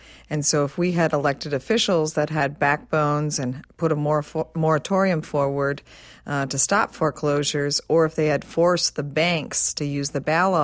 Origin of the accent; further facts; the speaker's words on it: Minnesota, United States; I'm a formerly homeless mother. I grew up in Minnesota.